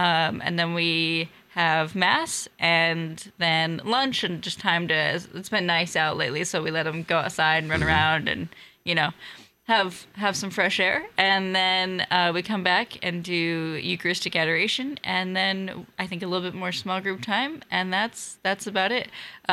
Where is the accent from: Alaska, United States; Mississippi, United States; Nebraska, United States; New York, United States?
Nebraska, United States; Pierce; Yeah, no, I'm originally from Pierce, Nebraska. So okay. Go Blue Jays. And then I went to Wayne State for college and got my degree in human service counseling.